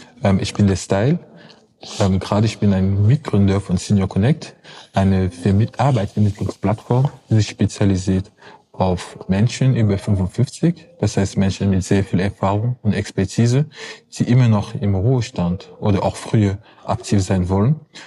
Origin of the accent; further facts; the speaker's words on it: Cameroon; German is a second language; now in Germany; ich bin ursprünglich aus Kamerun. Da bin ich geboren und auch aufgewachsen, bis ungefähr ich 80 Jahre alt war, und dann bin ich zum Studium nach Deutschland gekommen.